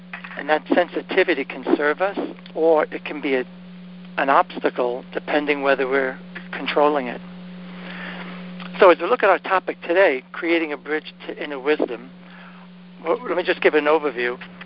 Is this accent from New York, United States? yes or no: yes; Brooklyn, New York, United States; And I was born and raised in Brooklyn, so my Brooklyn came out, and I started freaking out, thinking, oh God, what they put in the water?